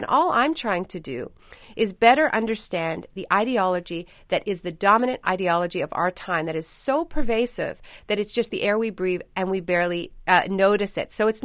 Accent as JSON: {"language": "English", "country": "Canada", "tie": "born or raised there", "said": "being a Canadian and, you know, living in a, you know, having grown up in a context, you know, with public health care"}